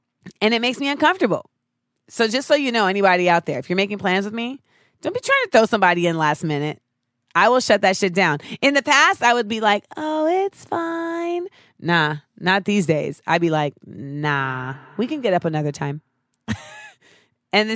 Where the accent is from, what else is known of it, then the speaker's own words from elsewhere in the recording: Orlando, Florida, United States; I always say, growing up in Orlando, people think that it's not racist because they think it's like Disney.